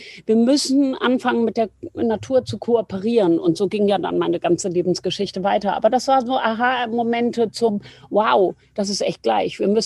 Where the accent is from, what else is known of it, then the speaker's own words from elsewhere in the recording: Bad Homburg, Hesse, Germany; ich bin in Bad Homburg bei Frankfurt am Main aufgewachsen